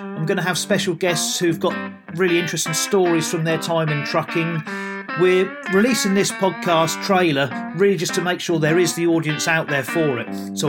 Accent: Weymouth, South West England, United Kingdom; now in Suffolk, United Kingdom; I'm from Weymouth originally. I'm currently living in Suffolk.

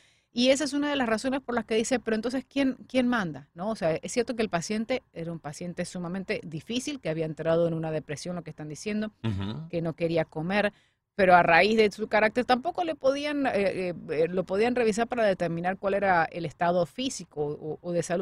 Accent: Argentina; te lo digo ya como argentina, ¿no?

